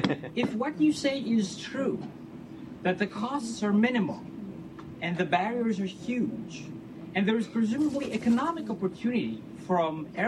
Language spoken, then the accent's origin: English; Greece; I'm originally coming from Greece.